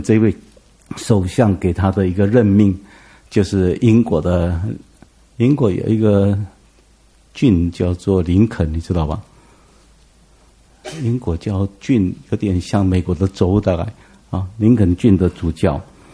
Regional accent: Taiwan; 我们台湾人拜鸡拜羊

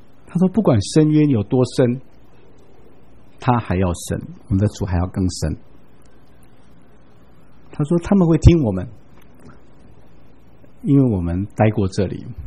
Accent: Taiwan; 我以前都觉得不晓得中国我们台湾人为什么称它叫圣母峰

